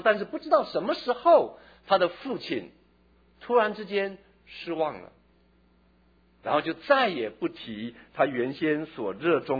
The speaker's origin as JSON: {"language": "Chinese", "country": "Taiwan", "tie": "born or raised there", "said": "我从小在台湾长大"}